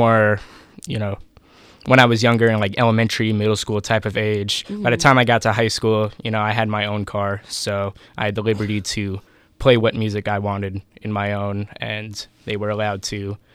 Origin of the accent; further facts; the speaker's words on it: Long Island, New York, United States; Well, to be specific, I grew up in the Long Island area, mostly suburbs, nothing really terribly interesting about it.